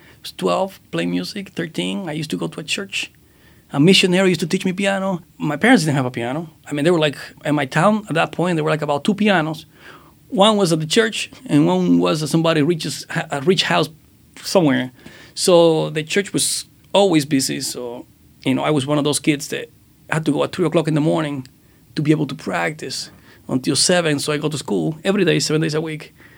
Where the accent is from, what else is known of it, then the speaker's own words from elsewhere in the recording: Dominican Republic; I'm from the Dominican Republic.